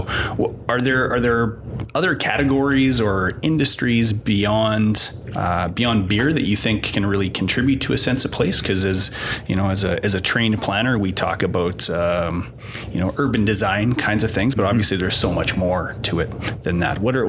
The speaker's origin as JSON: {"language": "English", "town": "Regina", "region": "Saskatchewan", "country": "Canada", "said": "So I'm from Regina, and people, Regina, riders play there."}